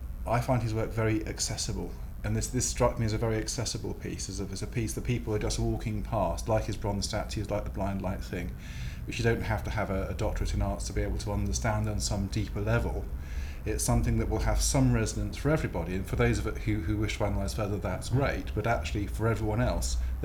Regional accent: Maidenhead, South East England, United Kingdom; I'm 40 years old. I'm from Maidenhead.

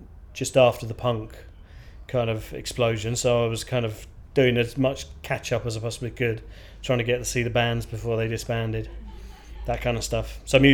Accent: Slough, South East England, United Kingdom; born there; also born or lived in Bristol; I mean, I was born in Slough, actually, so I'm kind of and just out of Londoner. Used to, you know, I'd lived in Bristol for a while with mum and dad, got a brother

